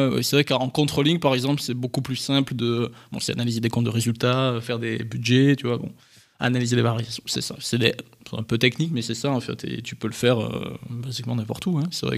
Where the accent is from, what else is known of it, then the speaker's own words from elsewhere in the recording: Perpignan, Occitanie, France; j'ai grandi à Perpignan, dans le sud de la France, donc soleil, un grand soleil. J'ai passé toute mon enfance là-bas.